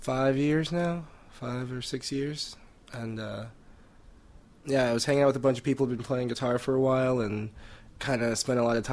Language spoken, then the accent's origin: English; Brooklyn, New York, United States; also born or lived in Park Slope / Sunset Park; Yeah, I was born in Bed-Stuy, and I grew up in Bed-Stuy, and I moved around a lot, you know, to Park Slope, Sunset Park, all over New York, I guess, but mostly in Brooklyn, yeah, for sure.